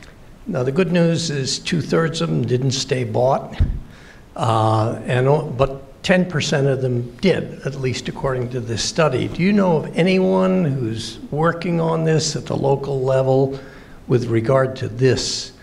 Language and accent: English; Boston, Massachusetts, United States; I come from Boston, and I thought we invented it.